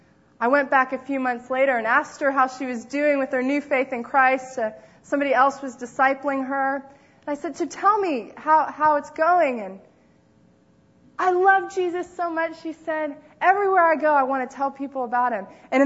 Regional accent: United States; I grew up in America too, so I know there was this man

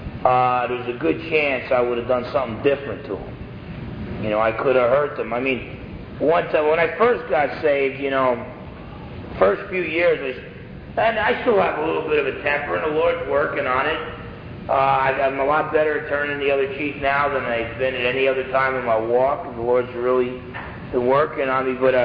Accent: New Jersey, United States; And growing up in New Jersey, where you're taught the antithesis of turning the other cheek.

